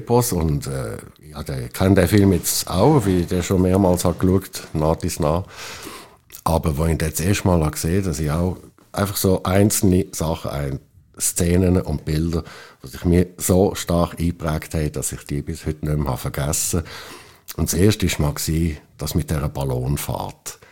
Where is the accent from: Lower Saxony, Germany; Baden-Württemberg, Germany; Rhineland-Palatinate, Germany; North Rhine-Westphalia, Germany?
North Rhine-Westphalia, Germany; in Deutschland aufgewachsen im Ruhrpott, dort ist alles flach, dort hat es keine Höhen und so.